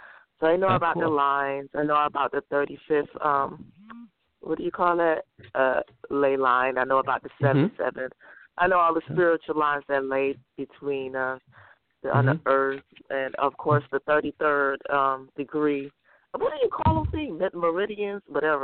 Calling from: Arizona, United States

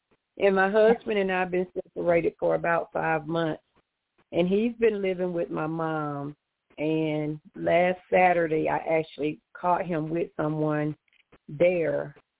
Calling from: Georgia, United States; I am, Georgia.

